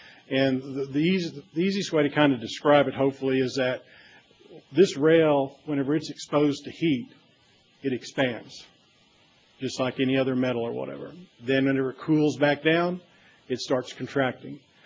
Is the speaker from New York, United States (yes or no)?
no; Texas, United States; I mean, from where I come from Texas, we use even a much higher temperature than